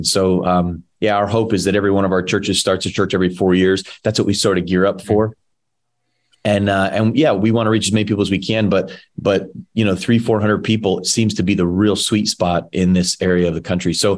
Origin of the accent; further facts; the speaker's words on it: New England, United States; I mean, I grew up in New England, and I was part of a traveling music group and have a production background